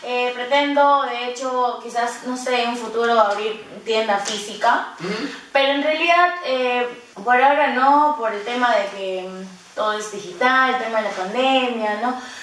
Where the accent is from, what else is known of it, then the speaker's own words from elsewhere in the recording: Iquitos, Loreto, Peru; yo soy de Iquitos y siempre me ha preocupado el tema de cómo los emprendedores generan los ingresos allá